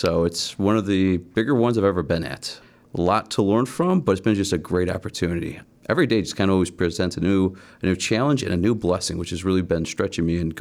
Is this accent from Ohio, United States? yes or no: yes; Parma, Ohio, United States; also born or lived in Independence; I was born in Parma, grew up there, and then family moved to Independence, but that wasn't until about grade school for me.